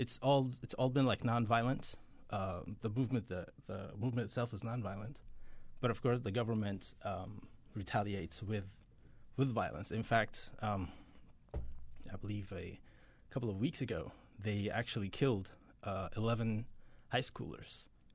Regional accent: Imtidad, River Nile, Sudan; also born or lived in Egypt; now in United States; I'm from Sudan, yes. I grew up in a little village called Imtidad, which is up a little northern of Khartoum. And I grew there up as a child. I'm Sudanese originally.

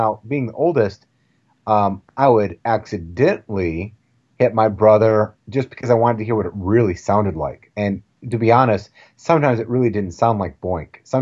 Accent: Flint, Michigan, United States; Hey, I'm from Flint, Michigan. We were basically an annex of Canada

